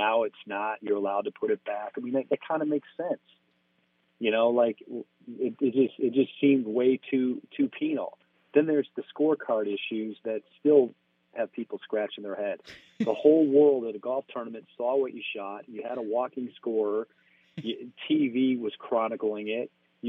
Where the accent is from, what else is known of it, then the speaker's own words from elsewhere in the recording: Chicago, Illinois, United States; I grew up in the Chicago area, and I caddied at a local club for years, like when I was a teenager.